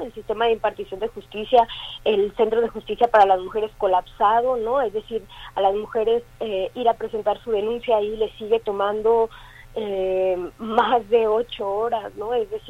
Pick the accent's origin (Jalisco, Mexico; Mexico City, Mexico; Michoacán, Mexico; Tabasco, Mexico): Jalisco, Mexico; nos indigna como mexicanas, como mujeres jaliscienses